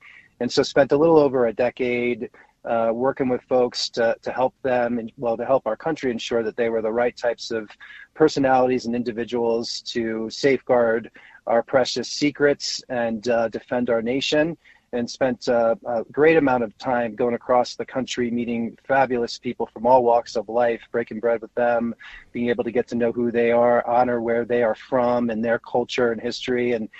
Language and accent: English; Long Island, New York, United States; So I grew up, I was born in New York City, moved to Long Island, spent my formative years on the island, graduated from Smithtown High School